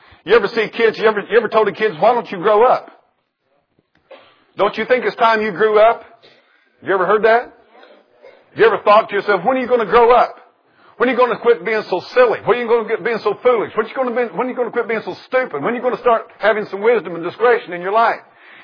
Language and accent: English; United States; I'm an American, but this nation is full of fools.